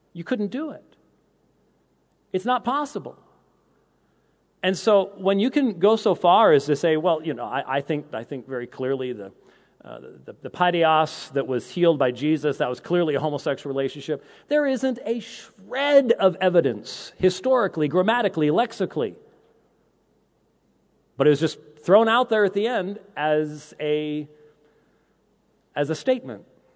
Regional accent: Scotland, United Kingdom; I'm Scottish

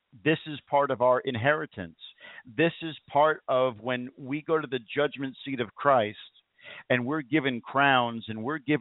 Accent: the North, United States; But I am from the North. I'm a Yankee and I can't speak slower.

